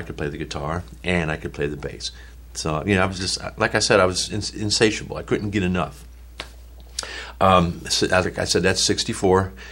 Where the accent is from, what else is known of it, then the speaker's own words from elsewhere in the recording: St. Louis, Missouri, United States; also born or lived in Springfield, United States; now in Nashville, United States; I'm a St. Louis boy. I grew up in St. Louis, lived there for 20 years, moved to Springfield, Missouri